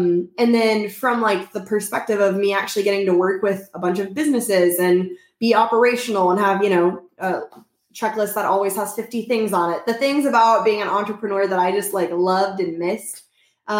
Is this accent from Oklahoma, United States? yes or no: yes; Oklahoma, United States; I'm from Oklahoma originally, and I knew her from like 15 years ago in Oklahoma.